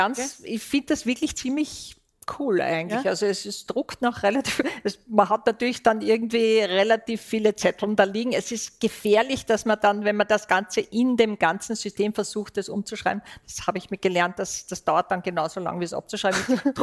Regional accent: Austria; Da sind wir Österreicher nicht sehr datenaffin.

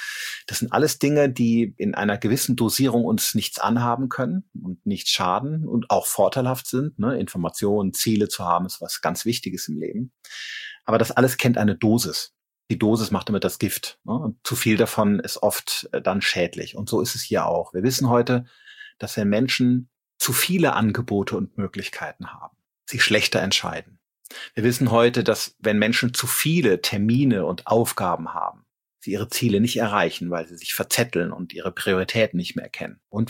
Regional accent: Rhineland, Germany; Ja, ich komme aus dem Rheinland, gell?

